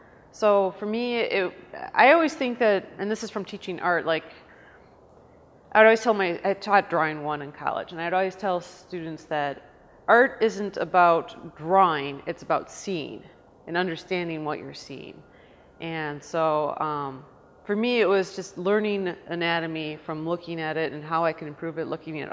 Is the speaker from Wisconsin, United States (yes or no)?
yes; Delafield, Wisconsin, United States; also born or lived in Milwaukee; Well, I grew up in Milwaukee and then I moved out to Delafield, which is just between Madison and Milwaukee. So, and that's where I spent most of my time as a child.